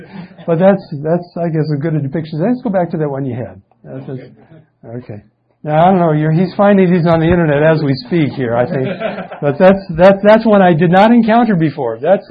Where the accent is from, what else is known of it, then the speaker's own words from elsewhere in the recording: San Diego, California, United States; I'm from San Diego. We have a lot of Hispanics, and they are usually Catholic oriented.